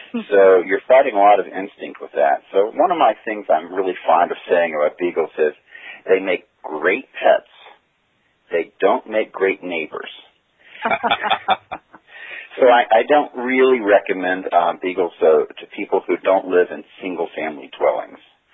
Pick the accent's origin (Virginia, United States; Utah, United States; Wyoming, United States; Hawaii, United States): Virginia, United States; Well, I grew up in Virginia, where I learned to square dance in college many years ago, and jobs bounced me around the East Coast, and we landed here in Pennsylvania about 10 years ago.